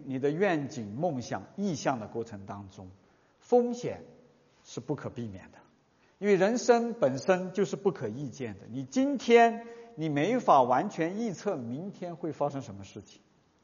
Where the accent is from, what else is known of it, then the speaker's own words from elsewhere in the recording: China; 我们中国人足球概念不一样，但是我知道大家明白哈。